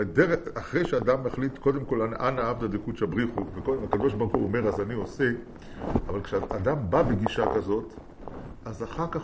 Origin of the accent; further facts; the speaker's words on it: Jerusalem, Jerusalem District, Israel; אני ירושלמי.